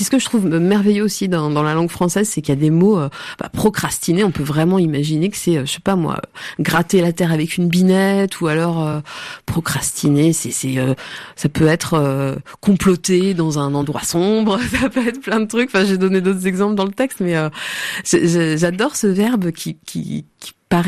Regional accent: Pays de la Loire, France; Dans les fermes du pays de la Mée, là d'où je viens. J'aime bien ce mot parce qu'il est très, très local.

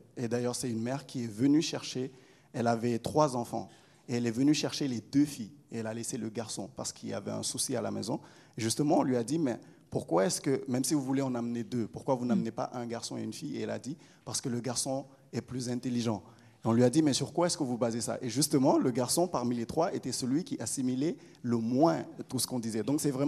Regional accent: Benin; Moi, je suis béninois

